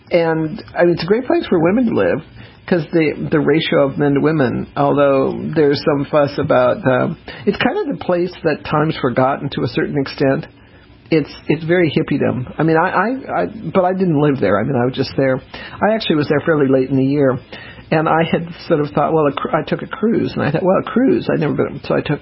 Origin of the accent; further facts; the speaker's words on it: Colorado, United States; I grew up in Colorado, although I don't have a great urge to live there anymore. It was fun growing up there.